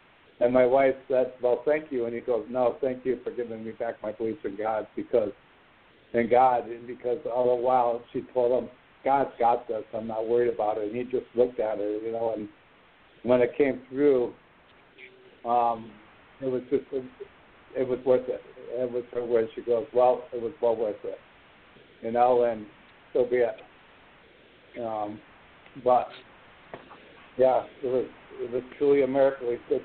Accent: Maine, United States; from Maine.

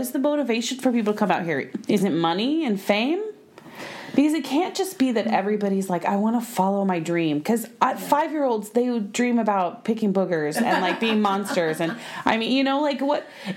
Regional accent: Oklahoma, United States; Oh my God, I'm from Oklahoma.

